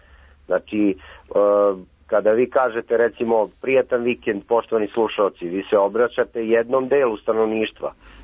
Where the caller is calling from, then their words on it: Kragujevac, Šumadija, Serbia; iz Kragovica.